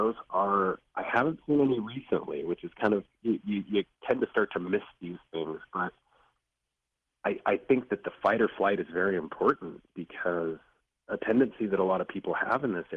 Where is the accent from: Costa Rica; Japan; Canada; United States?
Costa Rica; born there; English is a second language; I was born in Costa Rica, so English is my second language. And when I kind of tell them that, my mom's from Costa Rica